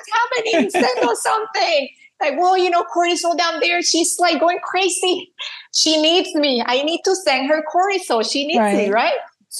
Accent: Puerto Rico; now in United States; I moved from Puerto Rico, a country that have a lot of sun exposure. I was always, you know, surrounded with my vitamin D levels probably were really good. But back then I didn't know. Right. So then I moved to Illinois.

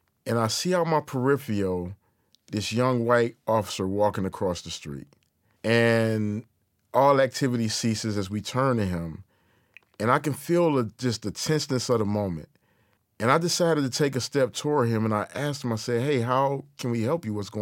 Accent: Detroit, Michigan, United States; native Detroit in my hometown.

